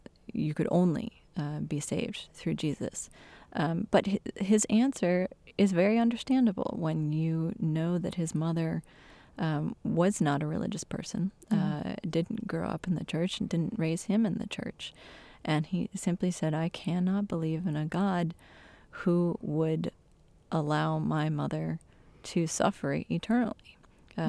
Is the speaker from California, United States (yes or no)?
no; Michigan, United States; There are groups, you know, from my home state in Michigan, the western half of the state is very much full of conservative religious denominations